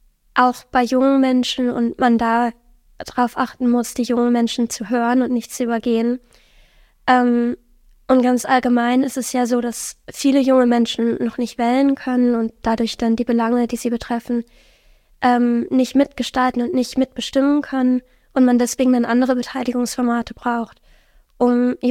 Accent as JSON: {"language": "German", "town": "Münster", "region": "North Rhine-Westphalia", "country": "Germany", "lives_now": "Lübeck, Germany", "said": "Ich komme aus Münster ursprünglich. Ich bin jetzt 18 Jahre alt und gerade nach Lübeck gezogen, um da mit meinem Studium anzufangen."}